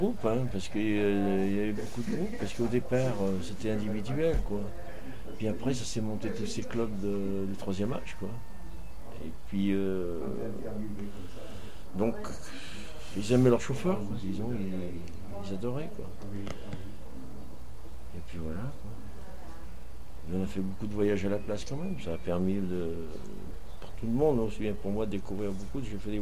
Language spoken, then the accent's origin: French; Rigny, France; also born or lived in Nau; Ah ben après, j'ai vécu à Rigny jusqu'à 8 ans, et après, je suis venu à Nau.